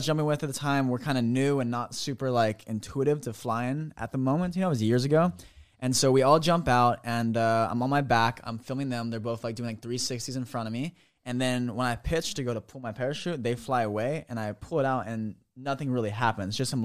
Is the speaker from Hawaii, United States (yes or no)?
yes; Hawaii, United States; especially like growing up in Hawaii, it's like there's been times in the ocean where I'm like, holy shit, I might be drowning right here.